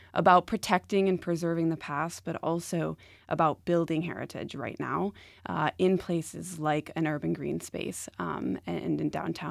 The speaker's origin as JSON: {"language": "English", "town": "Rochester", "region": "New York", "country": "United States", "tie": "born or raised there", "said": "I grew up in Rochester. I always loved seeing High Falls. I loved coming down here."}